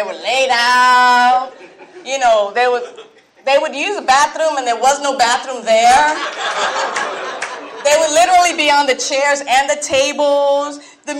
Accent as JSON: {"language": "English", "town": "New York City", "region": "New York", "country": "United States", "tie": "born or raised there", "said": "I was born and raised in the Bronx to Puerto Rican parents."}